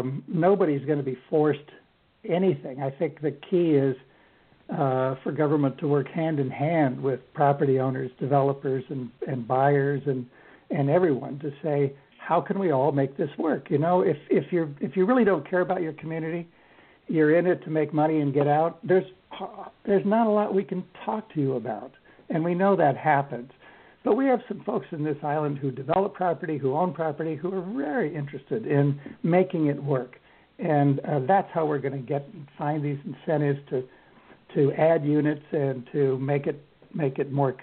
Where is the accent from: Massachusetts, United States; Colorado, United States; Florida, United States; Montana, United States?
Colorado, United States; I grew up in Colorado.